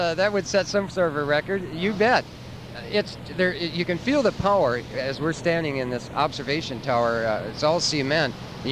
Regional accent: Huron, United States; I've been coming down here since I was a kid, although I'm from Huron.

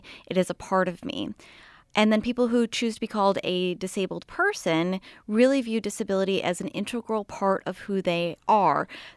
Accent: Greece, New York, United States; I grew up in Greece, New York. So, right 5 minutes up the road.

